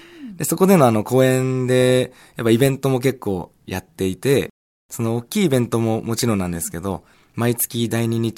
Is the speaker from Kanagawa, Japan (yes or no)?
yes; Fujisawa, Kanagawa, Japan; 地元藤沢